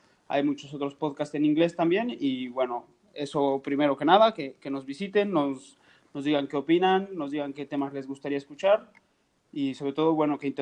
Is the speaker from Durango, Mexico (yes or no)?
no; Puebla, Mexico; yo que soy de Puebla, sé de personas que lo conocieron